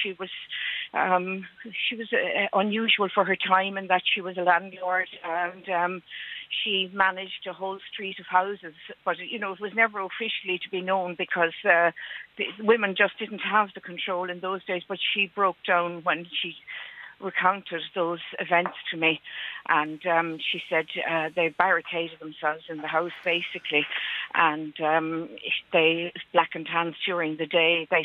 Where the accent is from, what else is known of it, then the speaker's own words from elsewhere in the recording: Cork, Munster, Ireland; I'm originally from Cork